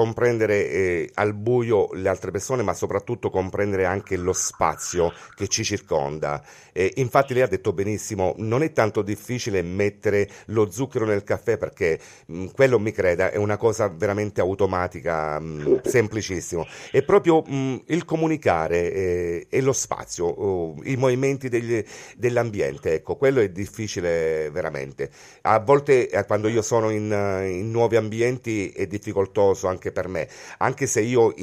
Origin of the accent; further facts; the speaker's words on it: Sicily, Italy; perché amo la mia terra, amo esaltare le eccellenze siciliane.